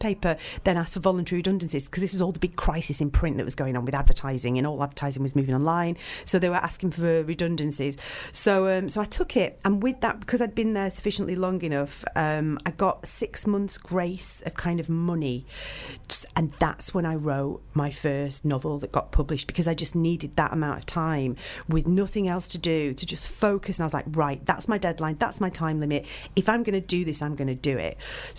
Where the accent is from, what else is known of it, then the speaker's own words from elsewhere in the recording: Manchester, North West England, United Kingdom; I'm from Manchester, but I studied at university in Liverpool. And then I came back to Manchester